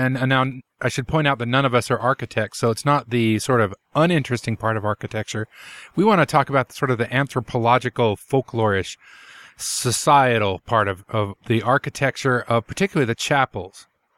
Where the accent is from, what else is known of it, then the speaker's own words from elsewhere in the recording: Roy, Utah, United States; The ward house that I grew up going to in Roy, Utah, my parents, my father especially, actually helped build.